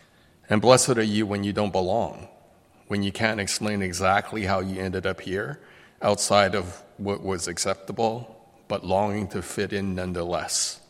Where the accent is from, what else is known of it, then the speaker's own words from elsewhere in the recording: Hong Kong; But he also asked me why I came here. The moment I said I was from Hong Kong, he had this big smile on his face